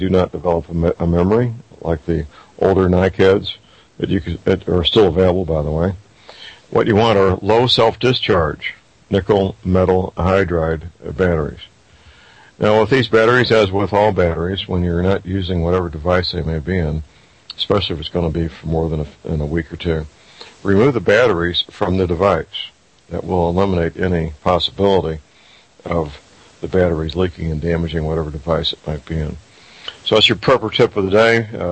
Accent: St. Louis, Missouri, United States; Dr. Phil Myers is a chiropractic physician practicing in my hometown, St. Louis, Missouri.

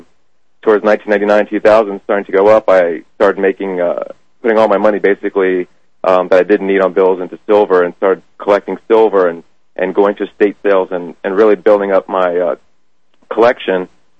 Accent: Washington, District of Columbia, United States; And I grew up actually in Washington, D.C. I was born in Washington, D.C., and I lived in the suburbs.

